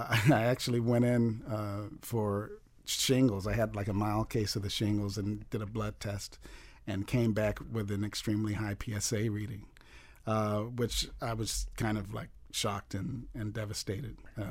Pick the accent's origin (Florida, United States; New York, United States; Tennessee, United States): Florida, United States; Miami Beach; born there; Well, I was born on Miami Beach, and I think that this is a wonderful opportunity for me to reflect on my own musical history